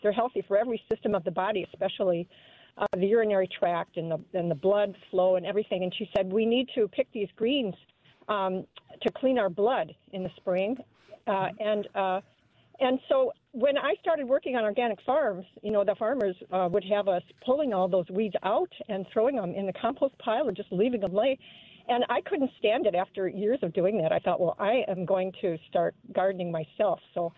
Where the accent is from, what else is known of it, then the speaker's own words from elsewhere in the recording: Summit, Wisconsin, United States; I grew up on the Bark River in Summit, Wisconsin, and my mother grew up in Appalachia